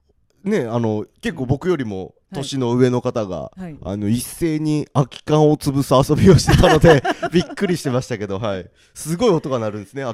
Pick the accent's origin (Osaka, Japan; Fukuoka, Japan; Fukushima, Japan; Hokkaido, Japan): Hokkaido, Japan; Urahoro; born there; あの僕ですね、北海道の生まれなんですよ。